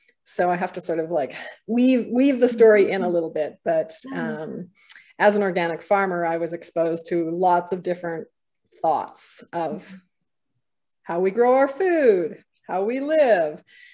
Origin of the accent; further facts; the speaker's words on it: Winnipeg, Manitoba, Canada; I moved out of Winnipeg. I grew up in Winnipeg. I moved to a farm in Southern Manitoba.